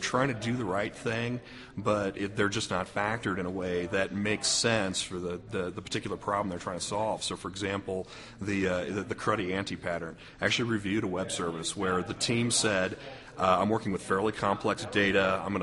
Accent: St. Louis, Missouri, United States; I'm from St. Louis, and I work for a large beverage company in St. Louis.

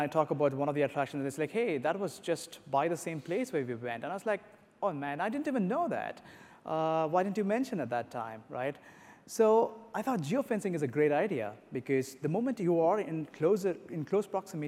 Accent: India; Especially because I come from India and we don't get to see these huge attractions out there.

